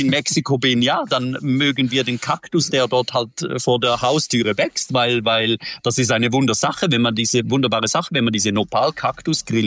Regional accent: Switzerland; Bei uns in der Schweiz

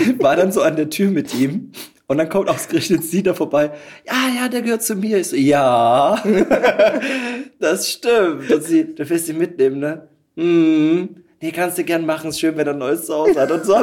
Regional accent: Pirna, Saxony, Germany; in meine Geburtsstadt, nach Pirna, da wo ich auch gewachsen bin.

